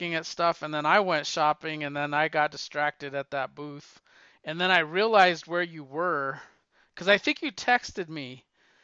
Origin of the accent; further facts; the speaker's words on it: Colorado, United States; She knew I was from Colorado.